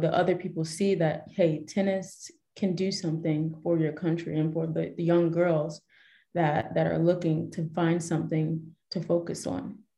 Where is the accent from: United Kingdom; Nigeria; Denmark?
Nigeria; But yeah, Nigeria, and being Nigerian, I'm also a dual citizen. So I get to go there and I have my second home there as well.